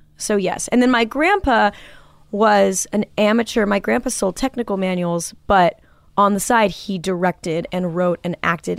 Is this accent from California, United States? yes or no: yes; Manhattan Beach, California, United States; And it was weird growing up in Manhattan Beach because I was an anxious kid I was obsessed with musical theater and thought about death